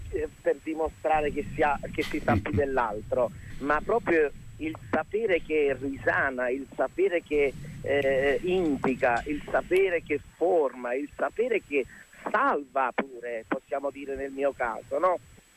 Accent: Naples, Campania, Italy; born there; non mi è successo perché sono nato a Scampia

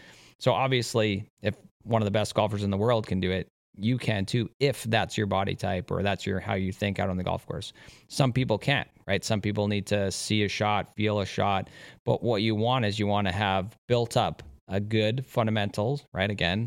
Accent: Canada; As a Canadian, we get, you know, beautiful 6 months of our golf season.

